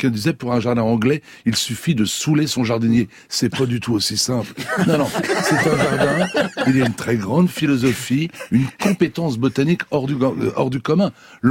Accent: France

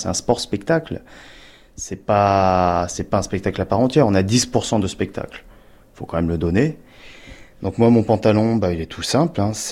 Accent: Paris, Île-de-France, France; j'aime bien faire voir que je suis parisien, j'aime bien ma ville. C'est de là que je viens.

